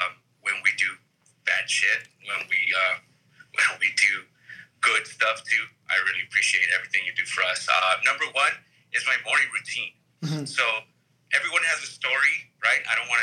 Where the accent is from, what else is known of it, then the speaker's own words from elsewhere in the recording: Downey, California, United States; Downey, yep.